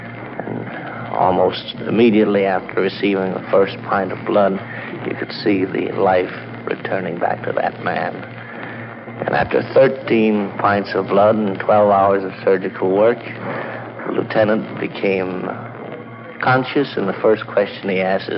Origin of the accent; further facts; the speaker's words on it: Chicago, Illinois, United States; My hometown is Chicago.